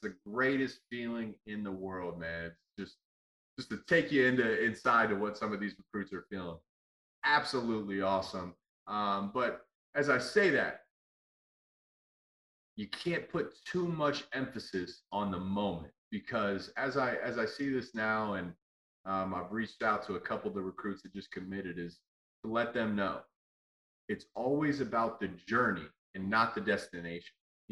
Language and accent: English; Pickerington, Ohio, United States; Taco Charlton, he went to Pickerington Central from my hometown.